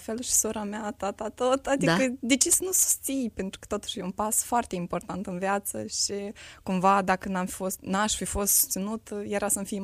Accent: Bardar, Ialoveni District, Moldova; Eu sunt din orașul Ialoveni, raionul Ialoveni mai exact, din satul Bardar.

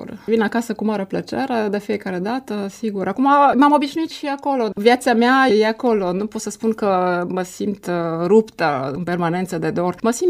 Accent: Cluj-Napoca, Cluj County, Romania; Eu sunt din Cluj, mi-a tihnit și aici la Iași.

